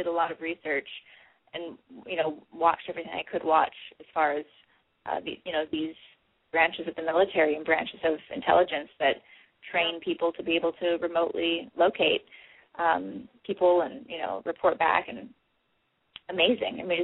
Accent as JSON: {"language": "English", "region": "Hawaii", "country": "United States", "tie": "born or raised there", "said": "I grew up in Hawaii."}